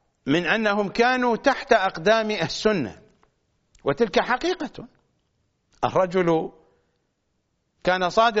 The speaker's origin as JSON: {"language": "Arabic", "country": "Iraq", "tie": "born or raised there", "said": "منذ صغرنا ونحن نعيش في العراق ولسنا في العراق"}